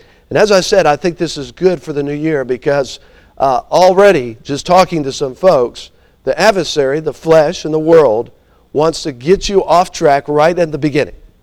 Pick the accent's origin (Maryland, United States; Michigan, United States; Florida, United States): Florida, United States; I'm from Florida, and I like the snow more than I do the heat.